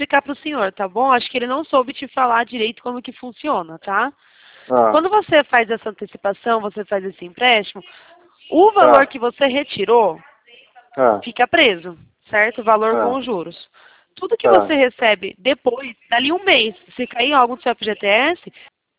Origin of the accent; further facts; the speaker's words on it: Campinas, São Paulo, Brazil; sou de Campinas, São Paulo.